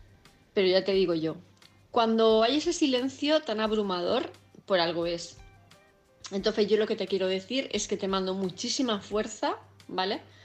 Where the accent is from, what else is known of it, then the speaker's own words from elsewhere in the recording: Palma, Balearic Islands, Spain; de Palma de Mallorca